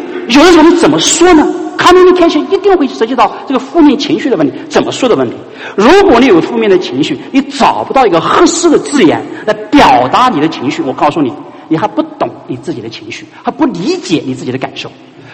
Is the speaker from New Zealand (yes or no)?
no; China; now in United States; 那我爸我妈就是我们中国人一般的喊岳父岳母婆婆公公都喊爸喊妈哈